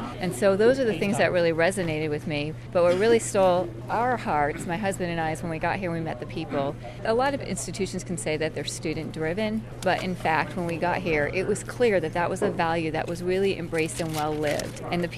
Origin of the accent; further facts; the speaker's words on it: Massachusetts, United States; now in Hays, United States; I'm from Massachusetts. I'm native to Massachusetts, so I'm not afraid of the snow.